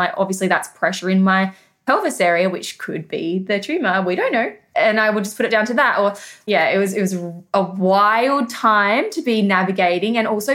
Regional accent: South Australia, Australia; it wasn't until we moved to Adelaide with Jeremy's new job that I'm from South Australia

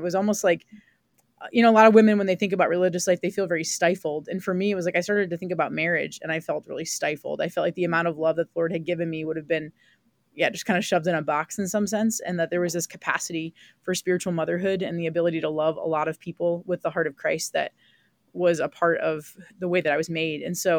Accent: Rhode Island, United States; I am from Rhode Island originally. I'm the oldest of three kids. And we were a Sunday Mass Catholic family.

